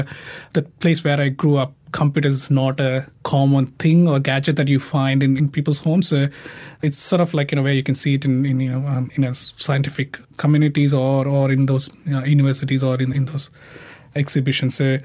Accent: India; I grew up in India

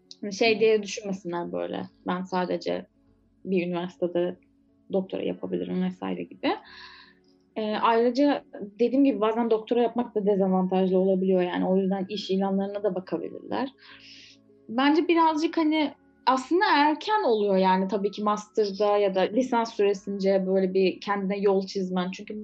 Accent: İzmir, Turkey; also born or lived in Istanbul; ben mesela İzmir'de doğdum büyüdüm sonra işte İstanbul'a gittim falan ama hani hep böyle Ege Akdeniz kültürüyle büyüdüm.

